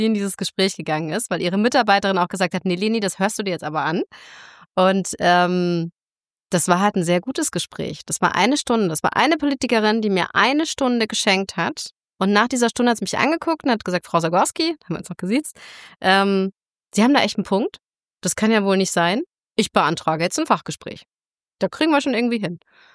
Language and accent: German; Karlsruhe, Baden-Württemberg, Germany; born there; Ich komme aus Karlsruhe gebürtig